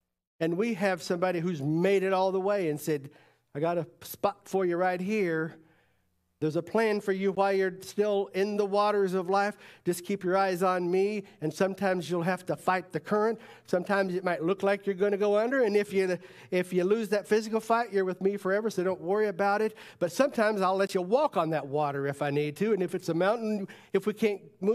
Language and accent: English; the South, United States; I grew up in the South where they said Jesus in 5 syllables